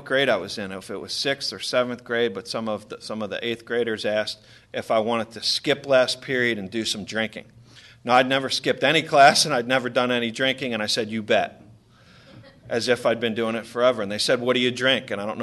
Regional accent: Baltimore, Maryland, United States; I grew up in Baltimore, Maryland. I came from a wonderful family.

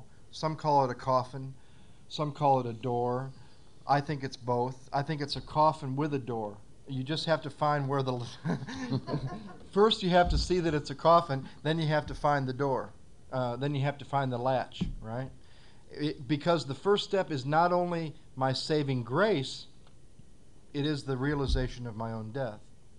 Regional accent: Battle Creek, Michigan, United States; a special honor to be asked to come to my hometown, where I was born, and where I lived for a while, until they didn't want me here anymore. I also shared today at the club that I'm from Battle Creek

